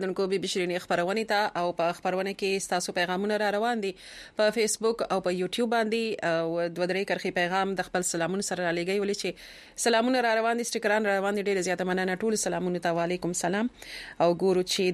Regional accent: Khyber Pakhtunkhwa, Pakistan; زه د وزیرستان يم

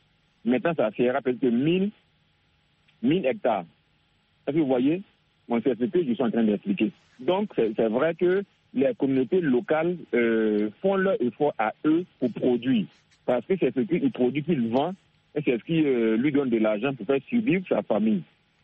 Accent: Côte d’Ivoire; Ici, chez moi, en Côte d'Ivoire, l'État ne subventionne pas.

